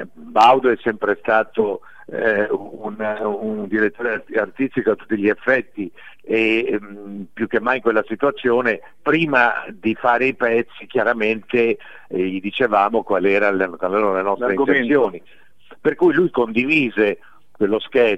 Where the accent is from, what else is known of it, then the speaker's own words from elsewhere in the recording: Genoa, Liguria, Italy; Io che sono genovese lo ricordo con un particolare sacrificio